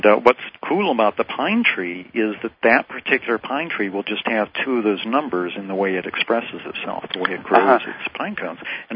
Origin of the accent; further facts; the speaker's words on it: West Virginia, United States; I was so fortunate that I had an education growing up in West Virginia